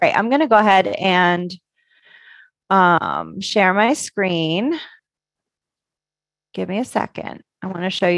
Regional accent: Connecticut, United States; I grew up in Connecticut. We have the best pizza in the whole country.

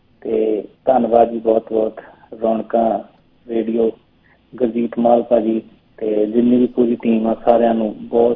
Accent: Kangrora, Punjab, India; ਮੈਂ ਵੀ ਪੰਜਾਬ ਤੋਂ ਹਾਂ, ਨਵਾਂ ਸ਼ਹਿਰ ਸ਼ਹੀਦ ਭਗਤ ਸਿੰਘ ਨਗਰ, ਪਿੰਡ ਕੰਗਰੋੜਾ ਜੀ, ਤਹਿਸੀਲ ਬੰਗਾਇਆ ਜੀ, ਤੇ ਬੜੇ ਸੋਹਣੇ ਜਿਹੇ ਪਿੰਡ ਦਾ ਵਾਸੀ ਹਾਂ ਮੈਂ

